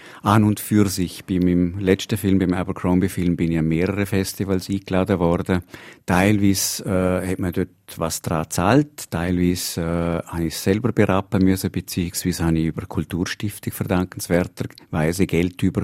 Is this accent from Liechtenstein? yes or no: yes; Liechtenstein; als Liechtensteiner, der in Liechtenstein wohnhaft ist, Filme zu machen.